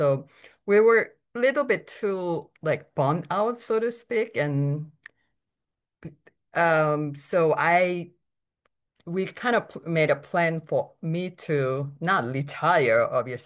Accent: South Korea; So I grew up in Korea, and when I was young, I thought I was going to be a comic book artist.

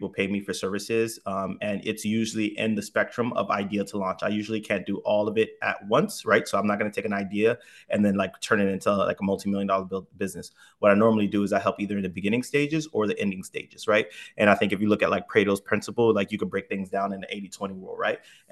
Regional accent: Miami, Florida, United States; also born or lived in Dubai; now in Los Angeles, United States; So I'm born and raised in Miami. I've lived in Dubai for 5 years while traveling Europe, and now I live in LA.

